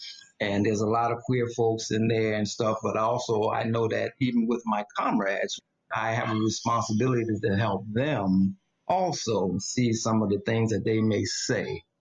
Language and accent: English; New York, United States; So I take the subway. I'm a New Yorker. So, you know, I'm in New York.